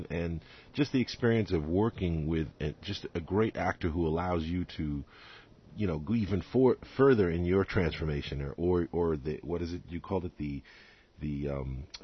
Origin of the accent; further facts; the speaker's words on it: United States; it's interesting being American, and I'm a film critic, and I'm a lover of film and everything